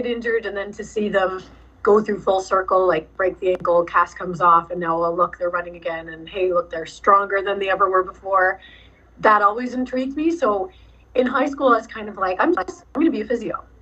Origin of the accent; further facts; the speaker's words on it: Happy Valley-Goose Bay, Newfoundland and Labrador, Canada; So it was a community of 10,000 people I grew up with in Goose Bay.